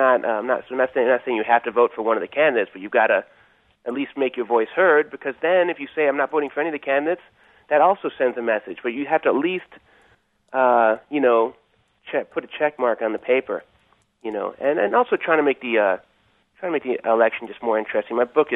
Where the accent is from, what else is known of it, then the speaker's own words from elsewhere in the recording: Illinois, United States; now in California, United States; And I'm from Illinois, by the way. I went to University of Illinois